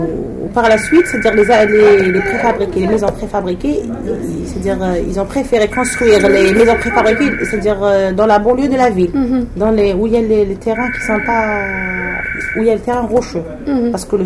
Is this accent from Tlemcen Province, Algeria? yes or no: no; Algiers, Algiers Province, Algeria; also born or lived in Chlef; Moi, je suis née à Alger. C'est-à-dire, j'ai eu mes études primaires, première année, deuxième année, troisième année, jusqu'à la quatrième année.